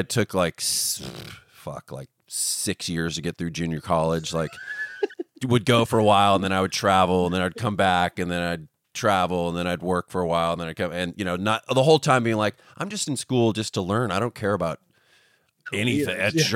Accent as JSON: {"language": "English", "region": "California", "country": "United States", "said": "I'm from Northern California."}